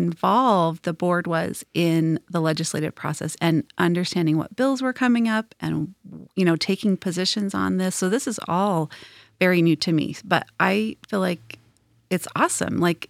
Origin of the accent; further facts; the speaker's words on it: Provo, Utah, United States; Yeah. So I was born in Provo. I grew up most of my life near the mouth of the canyon.